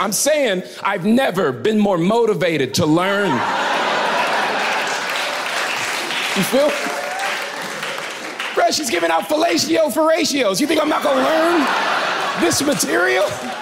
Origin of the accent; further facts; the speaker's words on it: Florida, United States; now in Los Angeles, United States; I live in LA now. I've been there for 5 years. The number one question I get asked when I tell people I'm from Florida